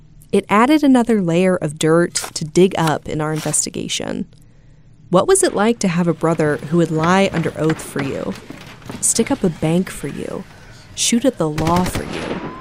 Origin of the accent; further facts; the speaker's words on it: Marietta, Georgia, United States; I told you I was drawn to this story because I grew up in Marietta. I traveled over Roswell Street countless times in my life, unknowingly passing a piece of local history each time.